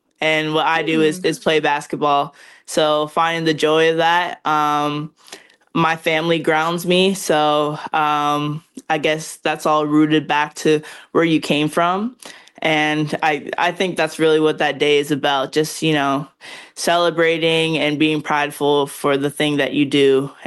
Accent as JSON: {"language": "English", "town": "Kingston", "region": "Ontario", "country": "Canada", "tie": "born or raised there", "said": "And especially my hometown, Kingston, Ontario, for them to recognize me in that way, it's amazing. Most of my friends from back home don't play basketball."}